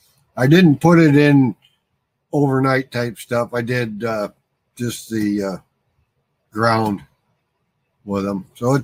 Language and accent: English; Scotland, United Kingdom; I'm a Scotsman